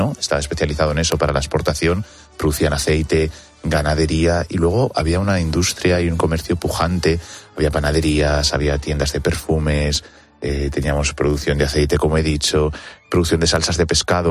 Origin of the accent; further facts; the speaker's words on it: Castilla-La Mancha, Spain; yo que vivo cerca de Segóbriga y soy manchego